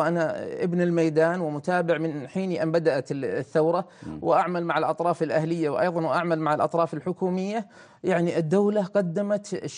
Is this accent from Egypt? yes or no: no; Syria; إلى أهلنا وإلى بلدنا سوريا